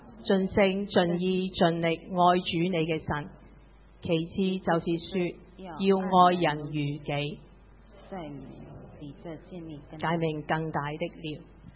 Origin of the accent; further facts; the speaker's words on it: China; 你知我哋中国人几实际噶啦？